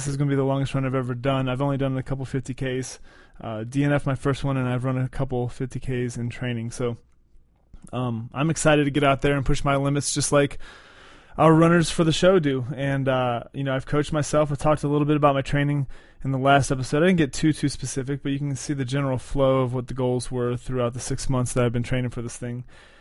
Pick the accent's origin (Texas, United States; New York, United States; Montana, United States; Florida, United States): Florida, United States; I grew up in South Florida, and every single summer I would come up to West Virginia